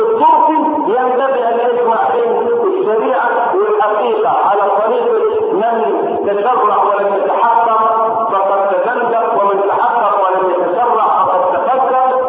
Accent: Egypt; وإن لم تكن واضحة في حياتنا نحن هنا كمصريين

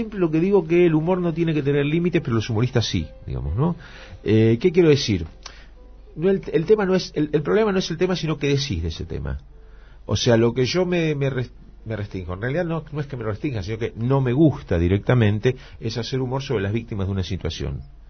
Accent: Buenos Aires, Argentina; soy humorista, soy porteño, argentino, judío, de cierta izquierda.

